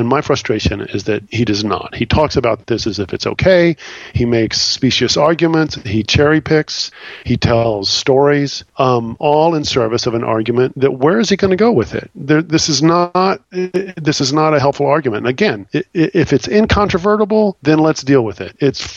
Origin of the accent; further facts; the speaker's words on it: Texas, United States; He didn't grow up where I grew up. I grew up in Texas, and it's still not safe to talk about race in Texas.